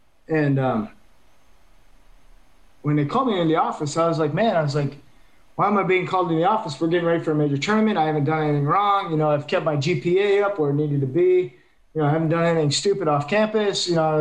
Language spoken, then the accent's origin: English; Canada; I'm Canadian.